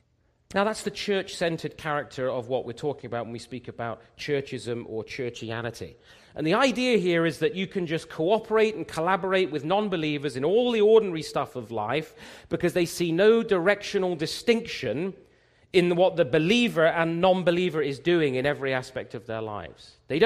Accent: England, United Kingdom; now in Canada; when I was listening to this as an Englishman, it struck me, as a sort of English-Canadian now

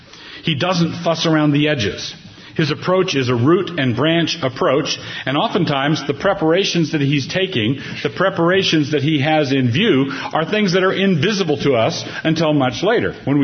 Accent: Annapolis, Maryland, United States; growing up in Annapolis, Maryland, which is not too far from the capital

